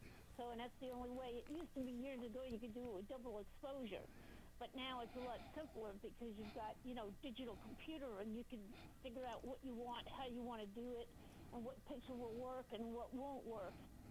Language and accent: English; New York, United States; My background is I came from New York, and New York does not have any empty or deserted buildings. So when I moved to Nebraska, I was kind of fascinated